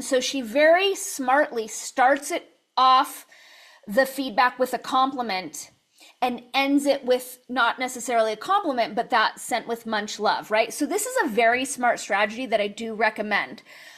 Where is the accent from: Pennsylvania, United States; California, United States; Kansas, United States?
California, United States; both Emily and I were raised in the San Fernando Valley in the 80s, so we come by our likes very honestly. It's definitely a regional tick.